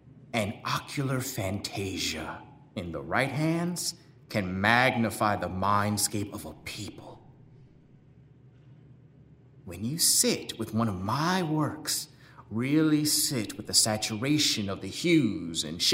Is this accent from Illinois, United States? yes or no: yes; Chicago, Illinois, United States; a mulatto Negro growing up on Chicago's South Side, raised in a predominantly white neighborhood, attending predominantly white primary and secondary schools, part of the only colored family living within a radius of about 3 miles